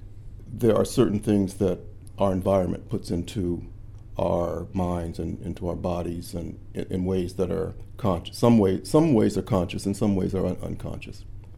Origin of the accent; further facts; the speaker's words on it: Santa Ana, California, United States; That's before my time, and I wasn't in L.A. I was in I was south of L.A. in Santa Ana, Orange County, which is about about a 30, 45-minute drive from L.A.